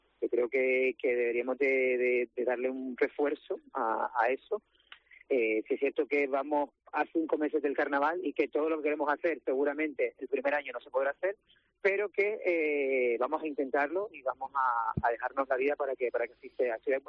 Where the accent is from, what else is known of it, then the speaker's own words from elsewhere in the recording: Las Palmas de Gran Canaria, Canary Islands, Spain; yo recuerdo que soy del barrio de Isleta